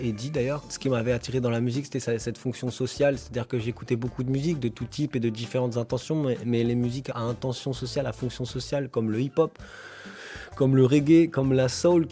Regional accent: France; ici, chez nous, en France

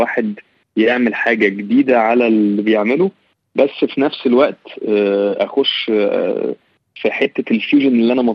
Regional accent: Egypt; احنا للاسف برضو عندنا في مصر وفي الشرق الاوسط عامه

